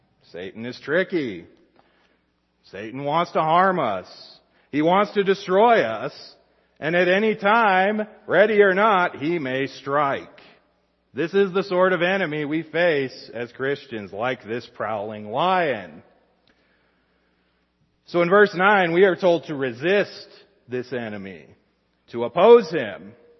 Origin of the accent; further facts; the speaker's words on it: Wyoming, United States; Once in a while, I remember growing up in Wyoming, we'd have a mountain lion wander into town.